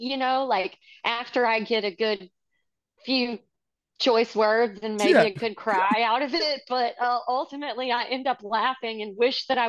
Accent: La Arena, Texas, United States; I'm from La Arena, Texas.

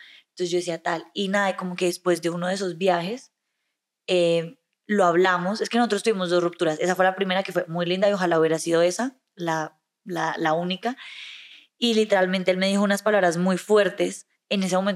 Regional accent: Cali, Valle del Cauca, Colombia; now in Miami, United States; porque los dos somos de Cali

